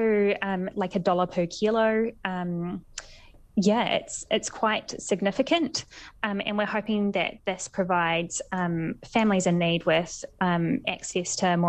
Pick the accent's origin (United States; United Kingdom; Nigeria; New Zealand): New Zealand; Pukekohe, Auckland; I grew up in Pukekohe on a vegetable farm